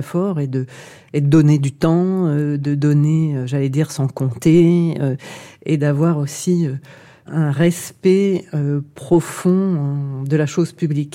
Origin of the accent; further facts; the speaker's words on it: Metz, Grand Est, France; born there; et moi, je suis née à Metz